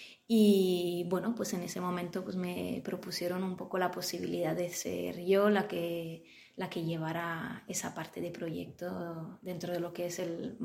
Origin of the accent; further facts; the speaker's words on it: Italy; Spanish is a second language; moved away as an adult; now in Zaragoza, Spain; yo soy italiana, estudié la carrera de Ciencias de la Educación en Italia y por diferentes circunstancias pues, personales y de estudios, pues vine a hacer unas prácticas aquí en Zaragoza.